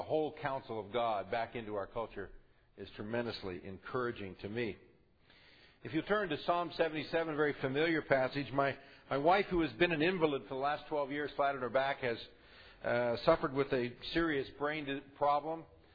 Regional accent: California, United States; born there; although I'm a Californian by birth, did choose to come and live in Oregon for 3 years. Would have stayed had I not had family responsibilities and needed to go back to Southern California.

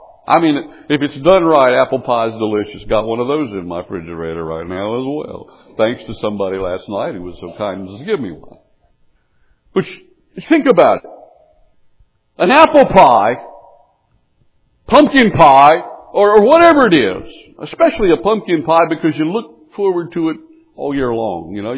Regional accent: Appalachia, United States; That's what I grew up on in Appalachia. And we just didn't have, we didn't grow sweet potatoes back there.

